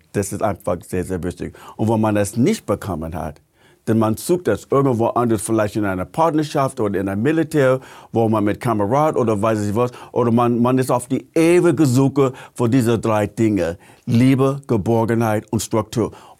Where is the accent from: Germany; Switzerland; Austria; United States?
United States; Missouri; born there; German is a second language; Also auf mein Geburtsurkunde in Missouri.